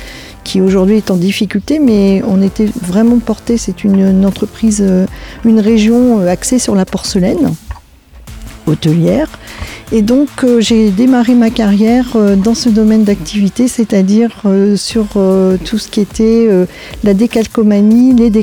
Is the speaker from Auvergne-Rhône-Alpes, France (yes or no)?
no; Centre-Val de Loire, France; now in Orléans, France; Après ce parcours, je suis rentrée dans ma région natale, près de Sancerre, où j'ai vendu du vin toujours à l'export